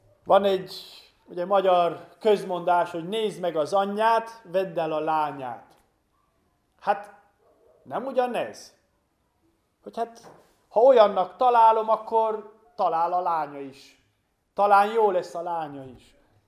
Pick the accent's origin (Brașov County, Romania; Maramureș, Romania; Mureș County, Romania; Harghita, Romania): Brașov County, Romania; Zizin; A szülőfalumban, ugye ez Brassó mellett Zajzonban